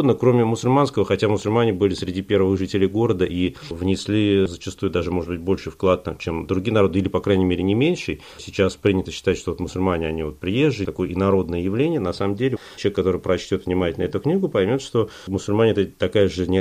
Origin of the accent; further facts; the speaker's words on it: Saint Petersburg, Russia; Я ленинградец в третьем поколении, как минимум